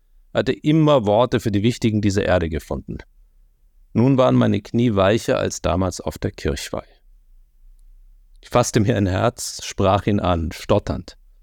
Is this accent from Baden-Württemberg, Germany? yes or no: no; Kulmbach, Bavaria, Germany; in Kulmbach, das ist in Oberfranken, meine Heimat